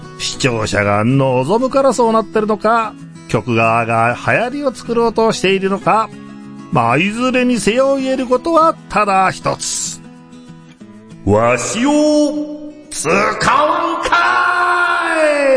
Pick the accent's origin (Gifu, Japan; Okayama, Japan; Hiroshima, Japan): Gifu, Japan; 私のふるさとの岐阜県のですね、